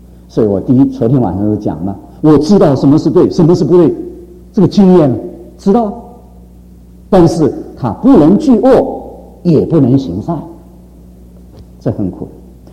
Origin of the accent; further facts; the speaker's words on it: United States; 比如说我们美国人很天真